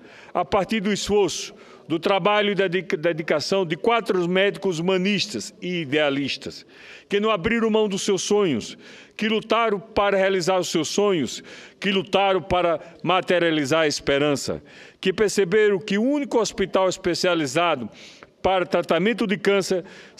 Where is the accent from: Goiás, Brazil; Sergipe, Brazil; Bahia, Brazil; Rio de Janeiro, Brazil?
Sergipe, Brazil; Itabaiana; born there; cidade vizinha à cidade onde eu nasci, Itabaiana.